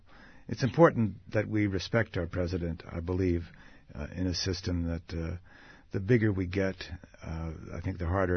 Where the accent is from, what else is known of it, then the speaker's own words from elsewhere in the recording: United States; So as an American, I have to face the fact that given a choice between John Kerry and George Bush, the country chose four more years of George Bush.